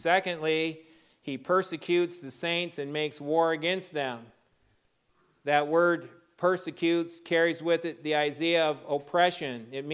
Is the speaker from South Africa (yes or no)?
yes; South Africa; Well, I'm from South Africa, you know?